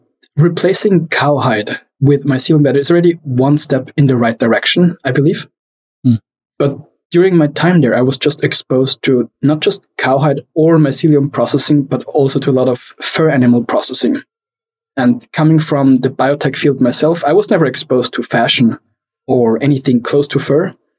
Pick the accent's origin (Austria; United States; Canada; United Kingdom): Austria; English is a second language; but I'm from Austria, but we are off the German language, I would say.